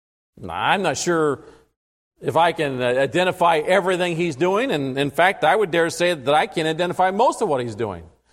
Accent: California, United States; I'm not taking blame because I'm from California. But we won't talk about my state right now.

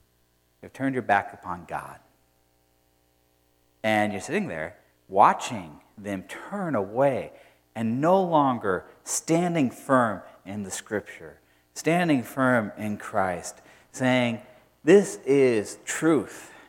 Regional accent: the South, United States; well, we call it dinner because we're from the South.

